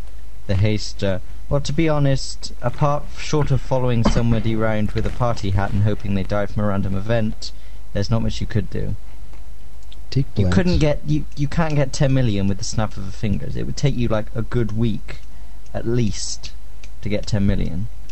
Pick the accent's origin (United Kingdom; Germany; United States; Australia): United Kingdom; England; I'm English. We English have something called class.